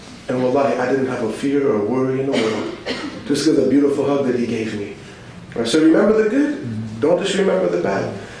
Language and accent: English; United States; I said, La Ami, I'm American. I'm American.